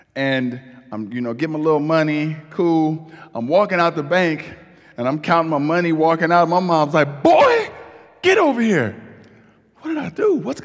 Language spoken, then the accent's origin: English; East Cleveland, Ohio, United States; now in Detroit, United States; But the posture, unfortunately, I had to have growing up in East Cleveland, Ohio, the same posture I have in raising my children in Detroit